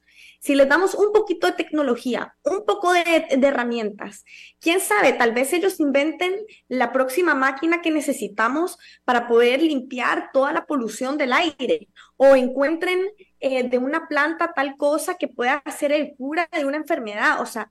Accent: Costa Rica; me esté hablando a mí, que soy de Costa Rica, donde inventamos el ecoturismo, todos estos términos.

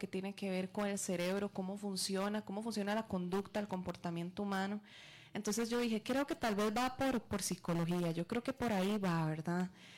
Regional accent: San Francisco de los Ríos, San José, Costa Rica; also born or lived in Acarit; Bueno, yo nací en San Francisco de... Bueno, no nací en San Francisco, nací en Acarit. Pero soy de San Francisco de los Ríos, correcto, ¿verdad? Sí. Vivo en el bosque, súper cerquita

